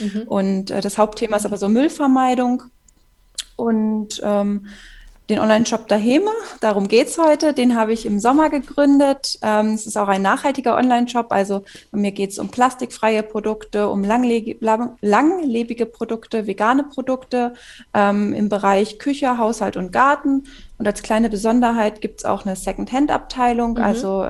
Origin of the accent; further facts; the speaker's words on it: Hanover, Lower Saxony, Germany; ich bin 24 Jahre alt. Ursprünglich komme ich aus Hannover, aber wohne jetzt seit 2 Jahren in einem kleinen Dorf in Sachsen in der Region Zwickau.